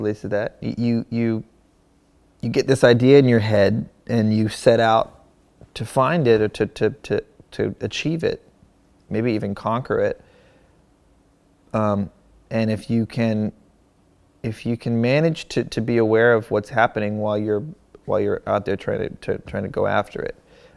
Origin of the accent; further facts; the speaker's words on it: Malibu, California, United States; even growing up in Malibu, in this like seemingly alternate reality to most of the rest of the country or the world